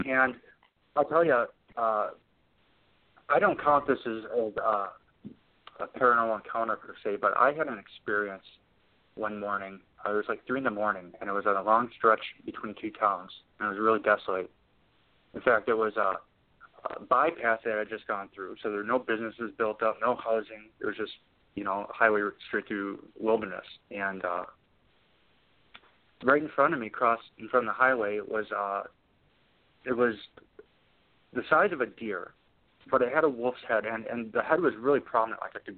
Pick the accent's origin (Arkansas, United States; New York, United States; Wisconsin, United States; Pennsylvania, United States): Wisconsin, United States; And I'm from Wisconsin. I'm raised in Wisconsin.